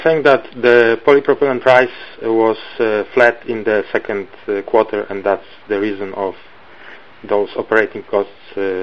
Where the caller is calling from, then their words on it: Warsaw, Masovian Voivodeship, Poland; I'm calling from Franklin Templeton from Warsaw in Poland.